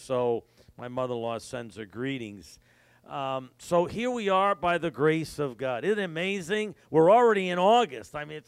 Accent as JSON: {"language": "English", "town": "New York City", "region": "New York", "country": "United States", "said": "I'm from New York City, so when we preach, we have a little conversation with the members."}